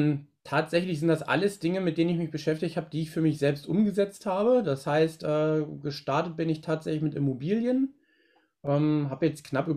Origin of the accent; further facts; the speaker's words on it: Wolfsburg, Lower Saxony, Germany; ich komme aus Wolfsburg, bei so einem größeren Automobilunternehmen hier in der Nähe sehr, sehr lange gearbeitet